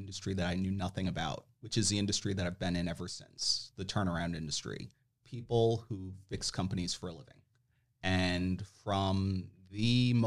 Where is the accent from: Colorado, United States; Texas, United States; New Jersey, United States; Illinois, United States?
New Jersey, United States; So I'm originally from New Jersey, as we had shared before.